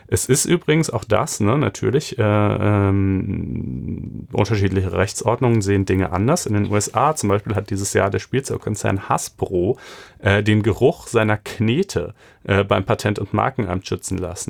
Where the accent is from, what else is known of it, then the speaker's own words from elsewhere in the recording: Germany; aber ich bin ja auch in Deutschland groß geworden.